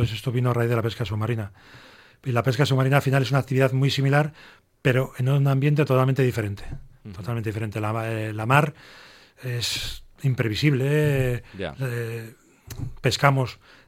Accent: Santurce, Basque Country, Spain; Bueno, pues yo soy, siendo de Santurce, pues ahí obviamente mismo, ¿no?

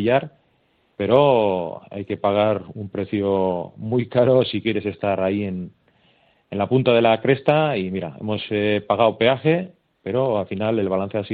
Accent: Bermeo, Basque Country, Spain; yo soy de Bermeo y soy parte interesada

